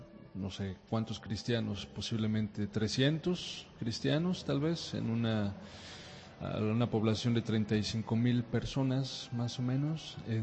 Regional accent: Cuernavaca, Morelos, Mexico; Yo soy originario de Cuernavaca, en México.

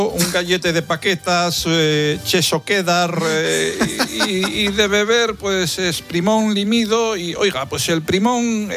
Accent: Galicia, Spain; Yo soy gallego, oiga

